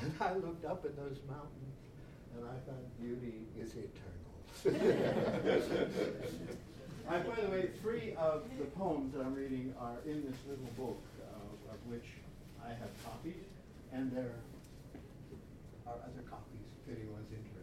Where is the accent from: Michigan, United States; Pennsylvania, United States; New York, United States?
Pennsylvania, United States; I grew up with these in Pennsylvania